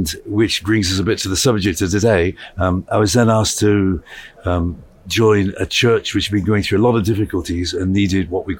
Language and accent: English; South West England, United Kingdom; accent: Somerset; now in Paris, France; Well, I come from Somerset, where there's all your apples grow.